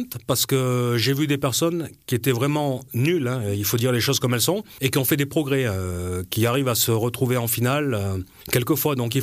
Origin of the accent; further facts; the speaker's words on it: Collombey-Muraz, Valais, Switzerland; puisque moi, je suis de Colombey-Murat.